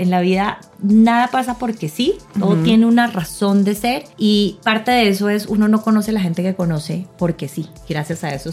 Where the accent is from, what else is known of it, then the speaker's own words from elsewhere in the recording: Colombia; born there; Nací en Colombia, efectivamente, pero toda la vida tuve una conexión con México impresionante.